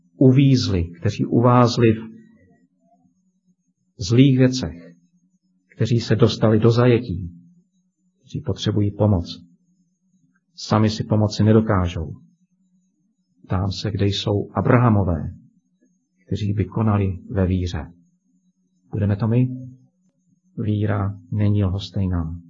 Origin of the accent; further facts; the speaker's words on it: Moravian-Silesian Region, Czechia; Pocházím z Těšínska, to víte